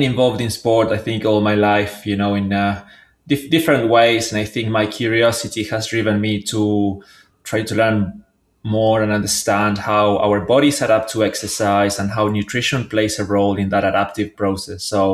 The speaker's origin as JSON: {"language": "English", "country": "Argentina", "also_born_or_lived": "Australia", "said": "So I'm originally from Argentina, trained as a biologist over there"}